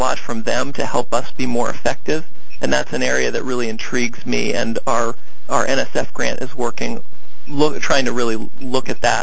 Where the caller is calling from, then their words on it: Boston, Massachusetts, United States; I'm calling from Boston from the New England Aquarium.